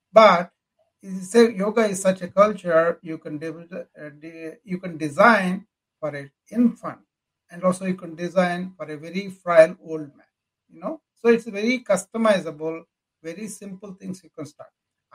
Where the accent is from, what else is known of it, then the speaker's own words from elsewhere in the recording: India; moved away; Well, I came from India.